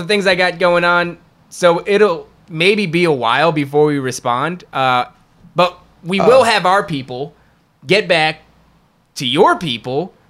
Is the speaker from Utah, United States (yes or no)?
no; Elizabeth, New Jersey, United States; I grew up in Elizabeth, and I've been beaten with a baseball bat in Chrome